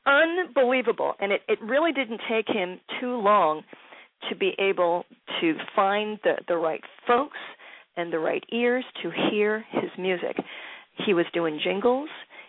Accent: Philadelphia, Pennsylvania, United States; Growing up in Philly

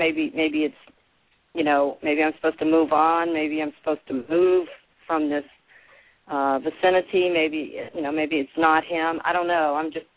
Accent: New Orleans, Louisiana, United States; now in Clearwater, United States; Okay, I'm from New Orleans, but I'm living in Clearwater, Florida

